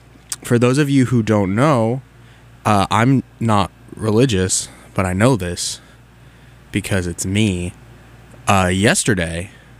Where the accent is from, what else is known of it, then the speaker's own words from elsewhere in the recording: California, United States; I'm from California. And so I grew up listening to a lot